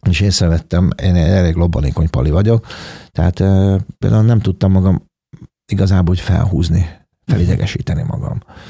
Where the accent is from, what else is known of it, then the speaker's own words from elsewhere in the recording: Hungary; mert ugye én ide születtem, itt nőttem fel Magyarországon, mindenem ide köt